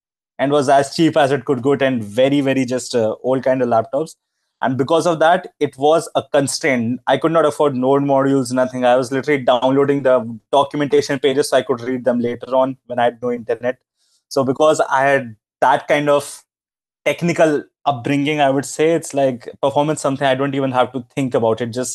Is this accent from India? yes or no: yes; India; English is a second language; so I'm from India and we did not have good internet when I started to learn.